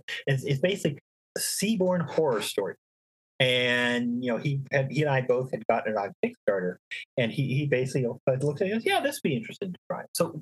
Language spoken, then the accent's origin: English; Canada; Advantage of being Canadian.